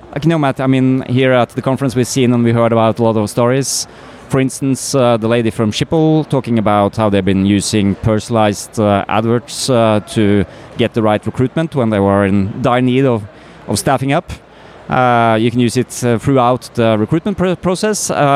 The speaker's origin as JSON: {"language": "English", "country": "Norway", "said": "I'm from Norway, and my background is as a lawyer, actually."}